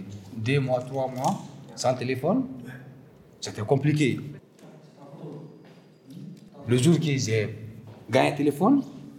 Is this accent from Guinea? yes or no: yes; Guinea; now in France; Je suis guinéen, Guinée-Conakry. J'ai quitté en Guinée pour venir jusqu'à Maroc. Après, j'ai quitté là-bas pour rentrer en Espagne. On est rentré en France